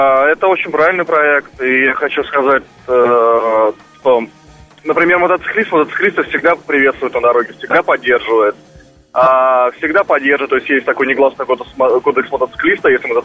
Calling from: Domodedovo, Moscow Oblast, Russia; я из Домодедово.

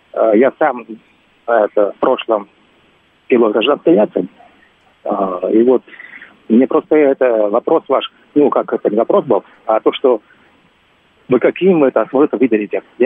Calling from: Moscow, Russia; Здравствуйте … из Москвы.

